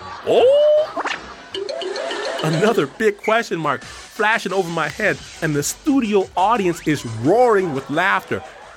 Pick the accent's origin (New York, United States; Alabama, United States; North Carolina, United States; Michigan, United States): Michigan, United States; Detroit; And I'm like, I'm from Detroit.